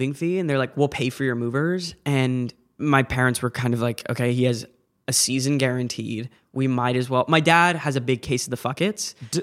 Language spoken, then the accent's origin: English; Seattle, Washington, United States; But when I was growing up in Seattle, I also was under the state